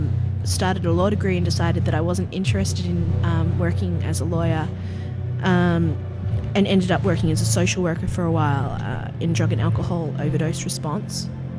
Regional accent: Melbourne, Victoria, Australia; I'm 33 years old. I'm from Melbourne, Australia.

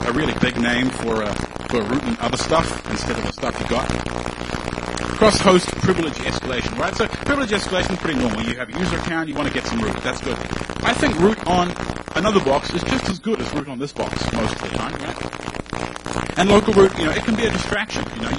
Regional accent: New Zealand; funnily enough. I'm from New Zealand, which is why I sound a little fucked up.

